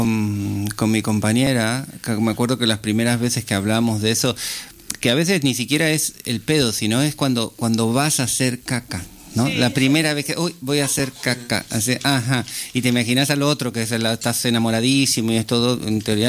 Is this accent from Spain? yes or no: no; Argentina; por lo menos para mí, como argentino.